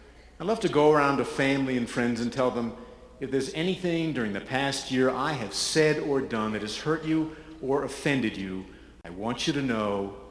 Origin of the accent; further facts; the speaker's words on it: Providence, Rhode Island, United States; moved away as an adult; I grew up in Providence, Rhode Island. I was part of a large, dysfunctional extended family, not a close-knit crew. I left Providence right after high school.